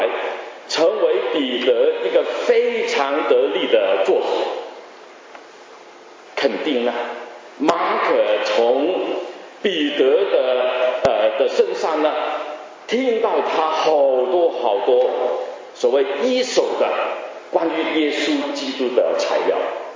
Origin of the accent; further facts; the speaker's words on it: Guangdong, China; 不要把他看死啊，我们广东人抬谁抬谁的啊